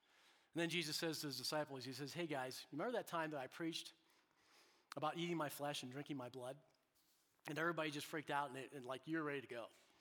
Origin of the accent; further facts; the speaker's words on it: England, United Kingdom; Now, because we're English, because we're modern, we totally miss the emotion.